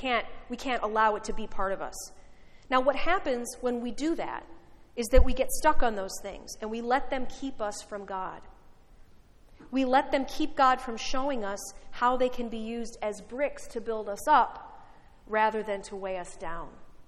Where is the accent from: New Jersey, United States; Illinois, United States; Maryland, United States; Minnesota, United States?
Illinois, United States; It was the middle of winter, and I grew up near Chicago, as many of you know, so there were several inches of snow on the ground.